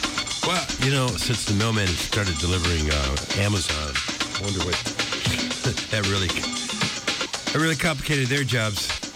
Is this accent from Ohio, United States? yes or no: yes; Ohio, United States; I'm from Ohio, so when you're watching spring break coverage on TV in April, and you're trying to decide which snowdrift is your car in April, that's depressing.